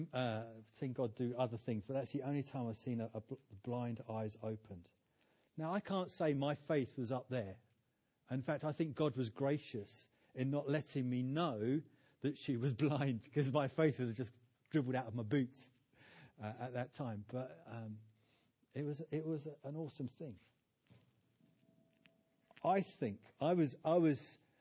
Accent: United Kingdom; obviously being British, I went, that's really good.

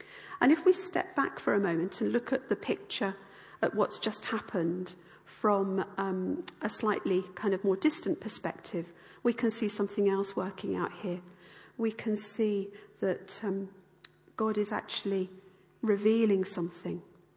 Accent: Tunbridge Wells, South East England, United Kingdom; We come from Tunbridge Wells, right? We have water. We have spa water.

